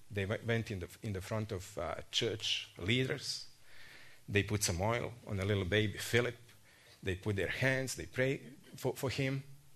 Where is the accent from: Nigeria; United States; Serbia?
Serbia; Novi Sad, Vojvodina; In Novi Sad, our city, we come from Novi Sad, it's the second largest. 500,000 people